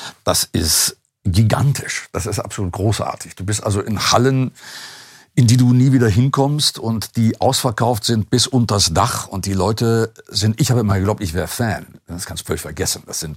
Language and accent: German; Duisburg, North Rhine-Westphalia, Germany; Ich komme aus Duisburg